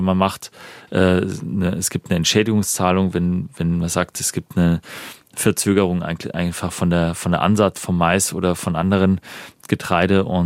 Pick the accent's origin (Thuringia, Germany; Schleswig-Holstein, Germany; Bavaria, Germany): Bavaria, Germany; ich bin aus dem Landkreis Landshut, aus dem südlichen Landkreis Beuffelsbiburg, auch wenn man es nicht hört